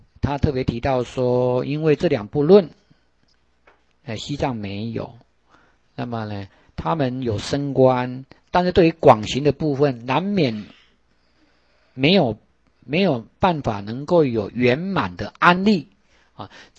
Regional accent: Taiwan; 我们中国人读章回小说共同的经验。我们大家读过《封神榜》，《封神榜》里面的道家，什么洪都道人啊、太乙真人啊，我小时候有读了哈。

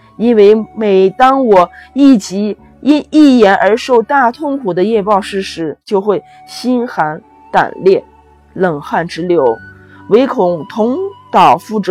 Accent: Xi'an, Shaanxi, China; 我是来自于西安的

